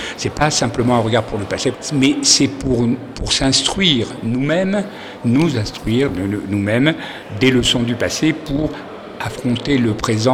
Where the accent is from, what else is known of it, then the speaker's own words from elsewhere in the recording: Chalon-sur-Saône, Bourgogne-Franche-Comté, France; also born or lived in Algeria; J'ai grandi à Chalon-sur-Saône. Donc voilà, j'ai un lien particulier très ancien avec la Bourgogne. Moi qui arrivais d'Algérie, mais j'ai toujours aimé cette région. Je me sens, j'y ai grandi